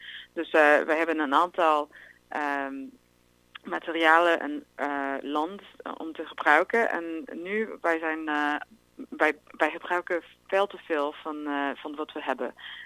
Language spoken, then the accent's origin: Dutch; United States; Dutch is a second language; now in Netherlands; ik kom oorspronkelijk uit Amerika. Dus ja. Mijn Nederlands is niet perfect.